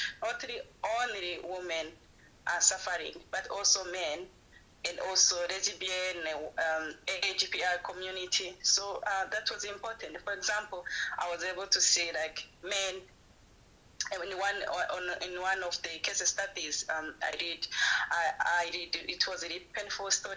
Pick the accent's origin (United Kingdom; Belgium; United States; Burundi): Burundi; now in South Africa; Originally, I'm from Burundi, but I'm based in South Africa.